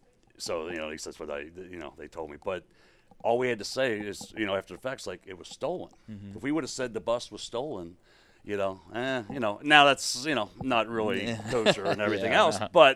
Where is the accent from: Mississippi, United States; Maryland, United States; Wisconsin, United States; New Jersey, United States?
Maryland, United States; also born or lived in Baltimore; I was like, well, yeah, I live there. You know, I'm from Maryland, but I lived in Baltimore, lived there for a while.